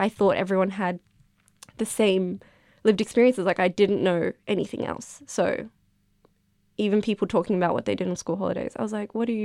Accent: Carlton, Victoria, Australia; also born or lived in Sudan; So I moved to Australia in 2002, and I was born in Sudan. And not a lot of people know this about me, no. And we first came and got moved to Altona, I think. That lasted for like a month or two, and then we got moved to Carlton

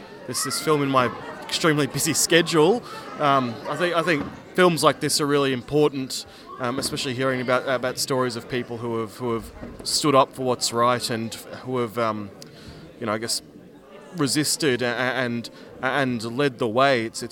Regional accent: Geelong, Victoria, Australia; I'm from Geelong. I'm a Gurangurang man.

